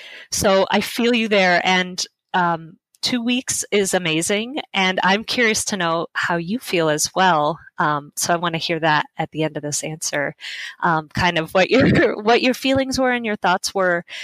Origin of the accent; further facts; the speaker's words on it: Las Vegas, Nevada, United States; And I started a website in my hometown of Las Vegas dedicated to kind of mindful, simple, alcohol-free living.